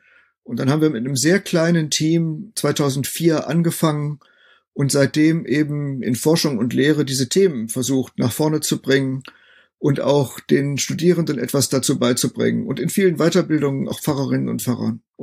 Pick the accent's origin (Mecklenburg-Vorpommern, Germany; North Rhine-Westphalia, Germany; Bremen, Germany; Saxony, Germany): North Rhine-Westphalia, Germany; born there; Ich bin 1955 in Westfalen geboren worden